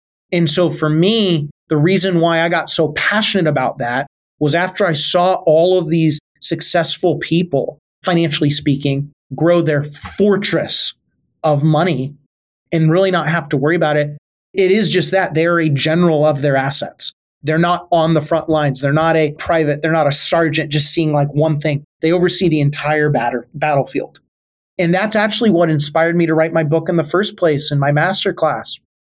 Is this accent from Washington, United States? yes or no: yes; Tacoma, Washington, United States; I'm from Tacoma, Washington. Seattle Seahawks are 45 minutes away.